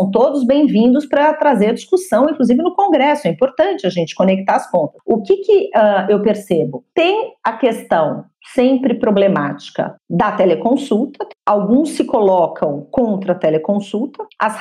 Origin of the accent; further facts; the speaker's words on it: São Paulo, Brazil; eu só posso dar aula para aluno de São Paulo, porque eu sou de São Paulo.